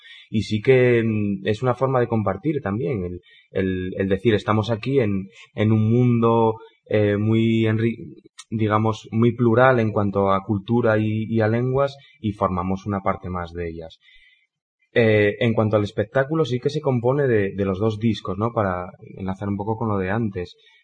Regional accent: Asturias, Spain; first language Asturian; Spanish is a second language; el asturiano es nuestra lengua materna, en realidad, y es con la que más cómodos nos sentimos

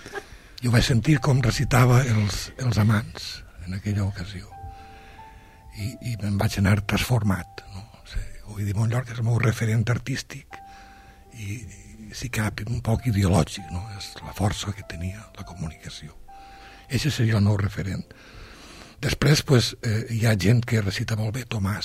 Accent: Pego, Valencian Community, Spain; jo sóc de poble, de Pego

